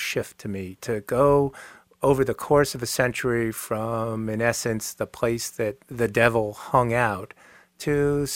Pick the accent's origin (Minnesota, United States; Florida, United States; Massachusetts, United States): Florida, United States; Miami; I mean, I grew up in Miami, and there was nothing natural. Even the AstroTurf was not natural.